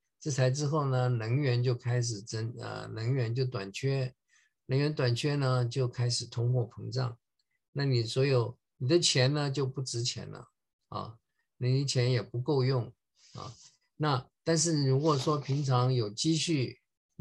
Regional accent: China; 我们中国人说"言多必失"

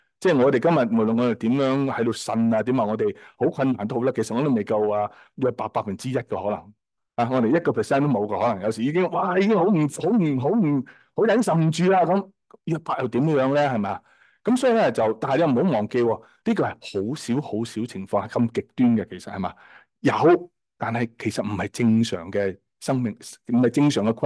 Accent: China; 即系我哋中国人啦吓，好多时从细细个都听到噶

